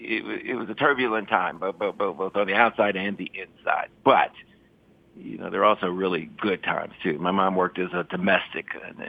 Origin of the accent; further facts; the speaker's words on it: Louisville, Kentucky, United States; I grew up in Louisville's segregated West End